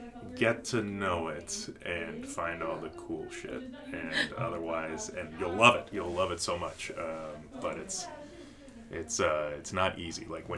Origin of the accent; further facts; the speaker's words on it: Houston, Texas, United States; Baby, Houston. Houston, right. Central Houston.